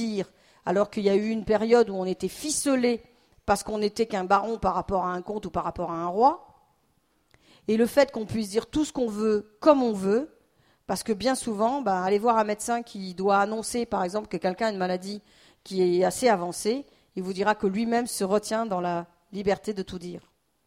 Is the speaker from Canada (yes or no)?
no; Toulon, Provence-Alpes-Côte d'Azur, France; Je viens de Toulon